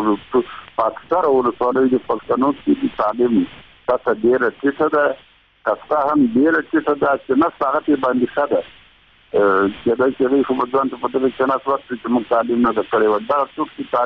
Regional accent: Ghazni, Afghanistan; زه د غزنی بچی یم او په غزنی کې بلد یم

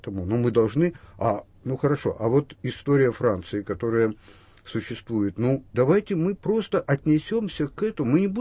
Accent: Perm, Perm Krai, Russia; Вот мой родной город Пермь, я там часто бываю

